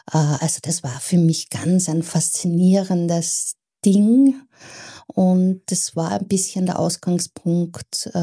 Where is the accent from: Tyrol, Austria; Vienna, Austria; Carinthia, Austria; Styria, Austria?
Styria, Austria; Graz; ich bin eine Grazerin, ich bin in Graz geboren.